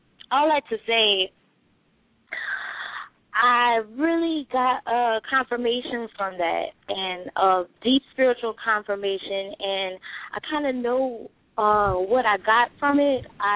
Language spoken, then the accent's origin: English; Louisiana, United States; now in California, United States; it's not as cold as I'm originally from Louisiana, so it's pretty nice out here compared to what I'll get from out there.